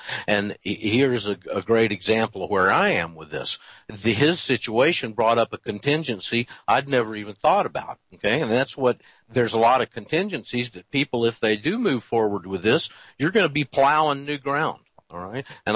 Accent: United States; born there; Well, I was born in the United States

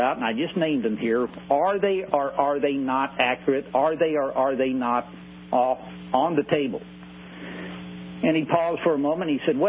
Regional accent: Missouri, United States; I got up and I introduced myself and told him I was … from Missouri

